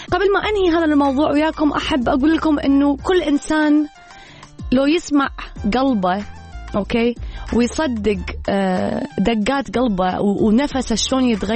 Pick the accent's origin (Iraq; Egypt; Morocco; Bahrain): Iraq; هل تعتقد أنه إحنا كشعب عراقي نعرف هاي الطرق كلها؟